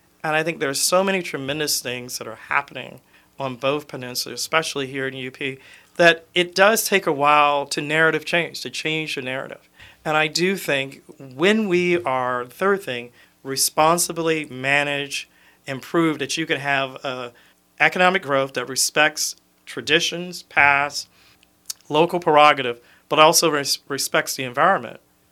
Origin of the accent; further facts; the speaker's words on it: Florida, United States; also born or lived in Louisiana; I'm a native Floridian. I moved up here from Louisiana.